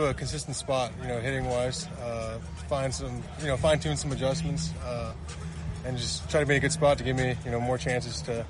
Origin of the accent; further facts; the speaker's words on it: Dallas, Texas, United States; I'd say 2019 I was in the Texas League, and I'm from Dallas, Texas, so a couple of teams were kind of in that area.